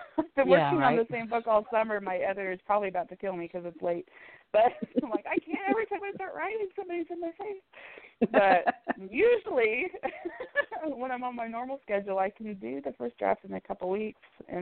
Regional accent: California, United States; I grew up in California, about 40 minutes away from San Francisco, so that's one of my favorite cities.

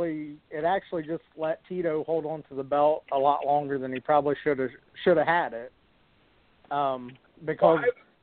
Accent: Ohio, United States; And I'm originally from Ohio, and like, you know, Randleman and Coleman and Adam DeSabato, all those guys around that time.

